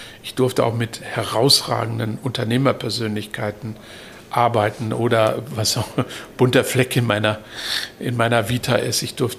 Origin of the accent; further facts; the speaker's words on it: Hamburg, Germany; Ich habe auch gute Freunde bei den Grünen schon immer gehabt, hier auch als Hamburger.